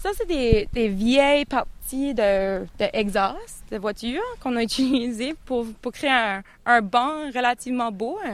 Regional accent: Canada; Je suis originaire du Canada

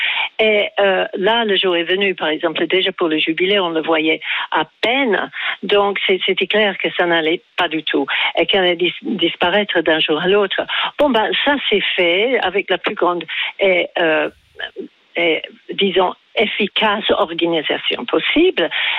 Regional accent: England, United Kingdom; French is a second language; now in France; Ben, je suis anglaise d'origine, mais en fait, la plupart de ma vie, je l'ai vécue en France.

